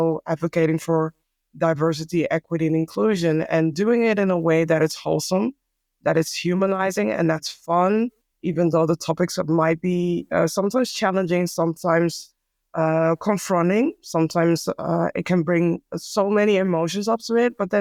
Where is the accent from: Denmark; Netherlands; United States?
Netherlands; Amsterdam, North Holland; born and raised in Amsterdam. I have Ghanaian roots